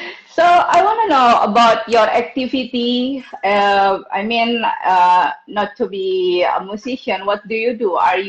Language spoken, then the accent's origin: English; Jakarta, Indonesia; English is a second language; because I'm from Indonesia, from Jakarta